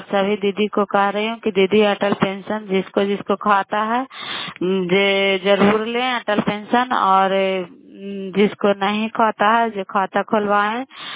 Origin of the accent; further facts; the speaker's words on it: Bihar, India; नालंदा जिला कराई ब्लॉक मकराता पंचायत और कराई ब्लॉक के निवासी हूँ।